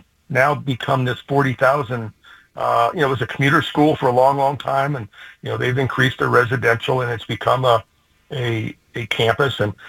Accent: Washington, United States; also born or lived in Oregon; I was born in Oregon and raised in the state of Washington.

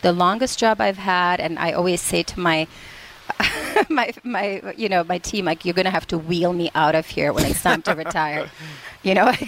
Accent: Czechia; first language Czech; English is a second language; Czech. I'm from the Czech Republic originally.

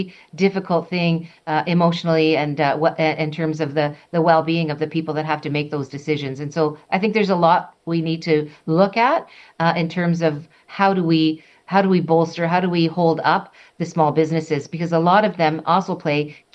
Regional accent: Canada; we have to be really prepared to fight and to fight in a way that is going to make it clear that we're never going to become anything but Canada

